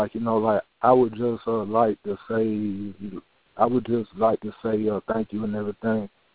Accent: Atlanta, Georgia, United States; I'm from Atlanta, and I'm part of Cherokee Indian

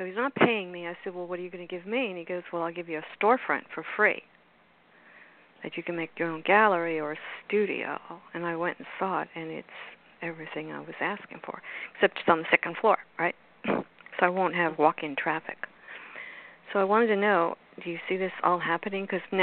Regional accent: Florida, United States; I'm from South Florida

